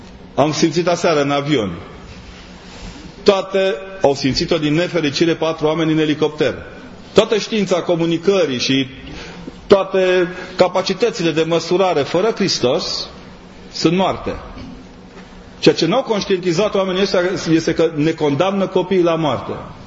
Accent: Brașov, Brașov County, Romania; Deși sunt de la Poalele Tâmpe, aș putea să-mi permit luxul.

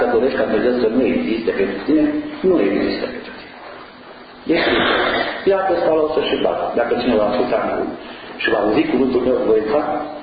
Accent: Ibănești, Mureș County, Romania; născut din părinți ortodoxi români, mie în sută, din comuna Ibănești, pe Valea Gurghiului. Pe Valea Gurghiului este o vale foarte frumoasă. O comună mare de tot

